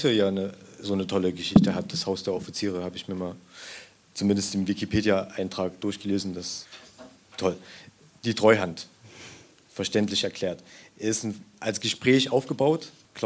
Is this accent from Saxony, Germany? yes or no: yes; Zwickau, Saxony, Germany; Zwickau, wo ich herkomme, zum Beispiel, hat eine technische Hochschule